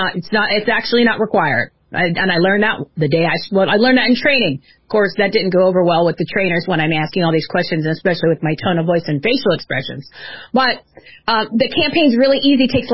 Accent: New Jersey, United States; I said, I'm from Jersey.

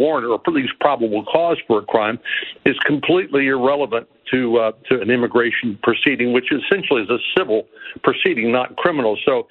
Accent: Austin, Texas, United States; including my hometown, Austin, Texas.

